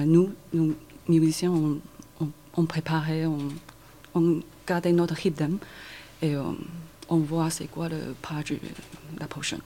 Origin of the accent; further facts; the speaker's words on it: Taiwan; French is a second language; Oui, en fait, je viens de Taïwan et dans mon pays